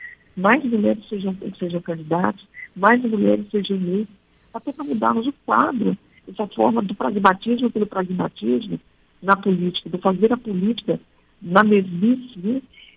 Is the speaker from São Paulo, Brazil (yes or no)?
yes; São Paulo, Brazil; eu sou do estado de São Paulo.